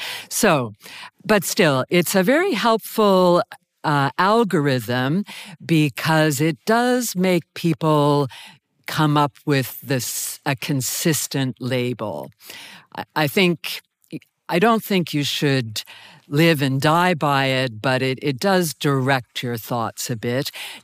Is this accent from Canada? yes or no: yes; Canada; I say that as a Canadian